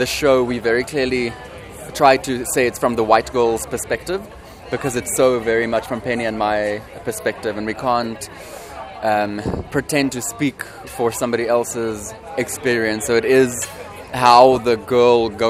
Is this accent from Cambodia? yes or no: no; South Africa; We're from South Africa, yes.